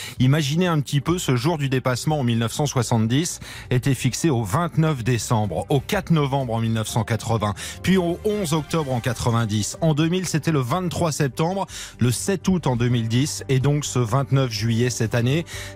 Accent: France; où chez nous en France, il est 7h

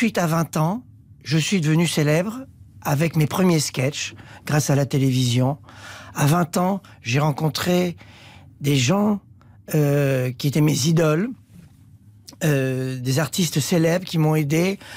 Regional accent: Bordeaux, Nouvelle-Aquitaine, France; born there; je suis né en 1968 à Bordeaux

